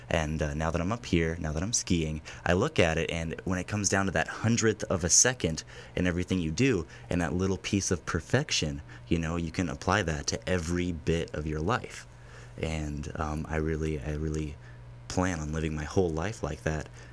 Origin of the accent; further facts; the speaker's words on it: Homer, Alaska, United States; Well, originally I was born and lived the first 8 years of my life in Homer. And I love Homer. I love fishing. I grew up on a farm, 640 acres.